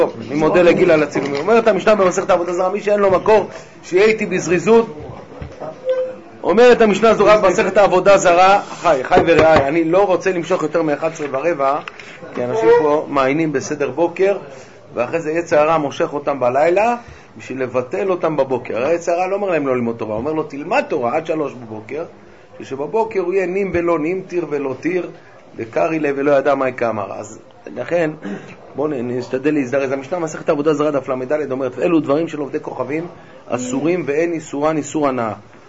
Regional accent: Jerusalem, Jerusalem District, Israel; הכשרויות בהרבה שכונות בירושלים היו צ'לבלה, ולאחרונה, שכונות שאני גדלתי בהן, שכונות המכונות מעורבות

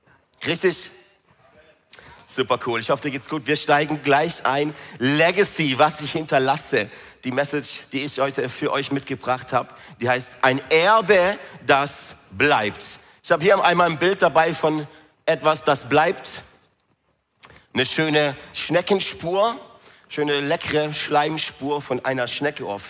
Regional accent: Singen, Baden-Württemberg, Germany; Ich komme ja aus Singen.

